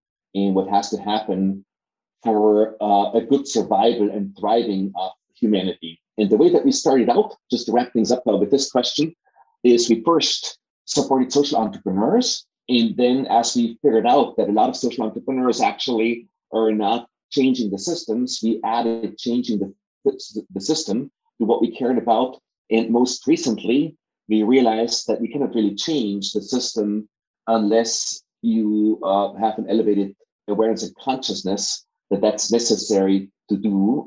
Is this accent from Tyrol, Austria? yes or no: yes; Innsbruck, Tyrol, Austria; English is a second language; moved away as an adult; now in United States; So my background is that I'm from Innsbruck, Austria, and I have a PhD in computer science from the Technical University in Vienna, and decided to immigrate to Silicon Valley in 1986